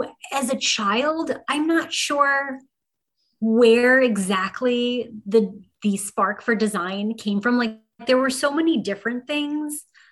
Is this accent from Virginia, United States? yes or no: no; Brooklyn, New York, United States; I grew up here in Brooklyn, New York. We had a big Italian family in southern Brooklyn. We also have family that lives in Calabria in southern Italy.